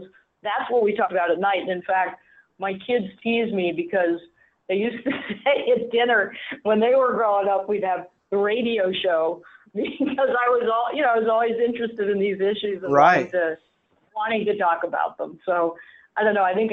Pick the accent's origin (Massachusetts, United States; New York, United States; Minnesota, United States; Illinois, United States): New York, United States; New York City; I grew up in New York City, one brother, one sister. We lived in Manhattan in the 50s, 60s, 70s.